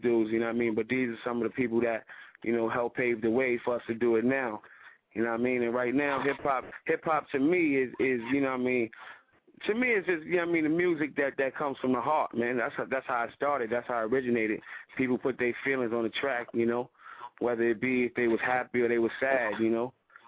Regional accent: Brooklyn, New York, United States; I just got to say Brooklyn because, like, you know what I mean, I was born in Brookdale Hospital, but, you know, my mom's was living in Crown Heights. From Crown Heights, I moved to East New York, you know what I mean?

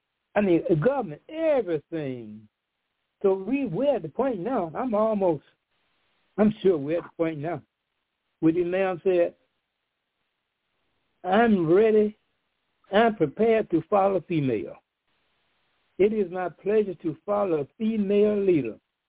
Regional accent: Montgomery, Alabama, United States; born there; I was born in Montgomery, Alabama. I was about 14 years old in 1955.

